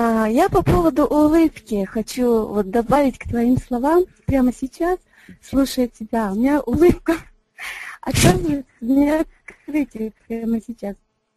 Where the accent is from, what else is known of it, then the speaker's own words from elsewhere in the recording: Tajikistan; Russian is a second language; Вот я росла в Таджикистане, и я 7-й ребенок